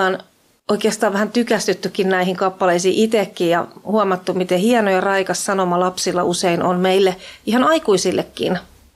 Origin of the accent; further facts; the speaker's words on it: Lempäälä, Pirkanmaa, Finland; Me ollaan Lempäälästä